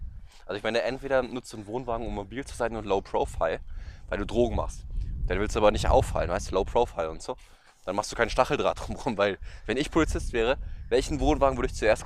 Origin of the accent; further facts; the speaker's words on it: Germany; da kommt mir als Deutscher das Kotzen.